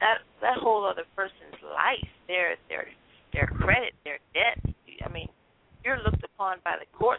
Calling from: Miami, Florida, United States; I'm calling from Miami, Florida.

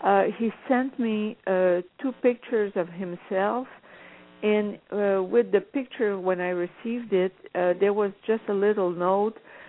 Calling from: Ontario, Canada; Ontario, Canada.

